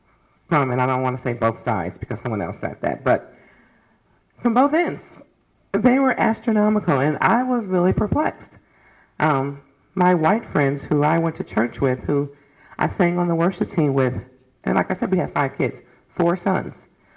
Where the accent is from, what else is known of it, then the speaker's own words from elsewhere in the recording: Florissant, Missouri, United States; also born or lived in Normandy; I grew up in Normie, then Florissant. And so we bought our house there to send our kids to school in the area